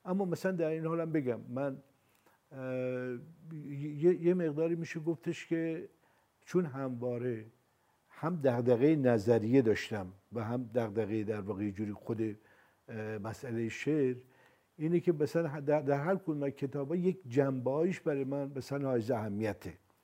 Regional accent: Rudbar, Gilan, Iran; ما من در رودبار بزرگ شدم تا در واقع دیپلمم رو اونجا بودم، متاسفانه از نظر فرهنگی شهر قوی و غنی نبود

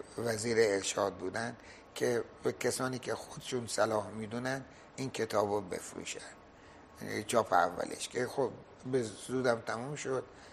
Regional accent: Iran; من اولین ایرانی هستم که از زبان اصلی ترجمه کردم.

